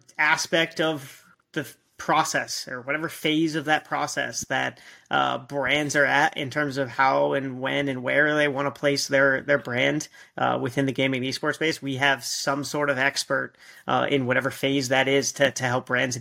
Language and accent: English; Alpharetta, Georgia, United States; I grew up in Alpharetta, Georgia, and we had Hi-Rez Studios there